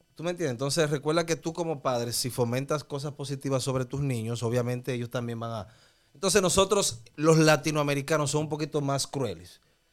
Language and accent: Spanish; Dominican Republic; en mi país hace frontera con Haití. Y, o sea, literalmente te comparto prácticamente sangre haitiana también.